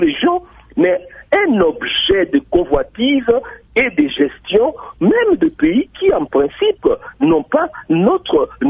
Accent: DR Congo; Donc, en tant que Congolais, nous devons nous départir, n'est-ce pas, de certains a priori et voir la situation dans laquelle nous sommes.

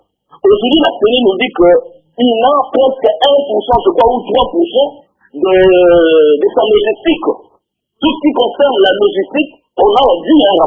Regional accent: DR Congo; comme tout Congolais, comme moi aujourd'hui

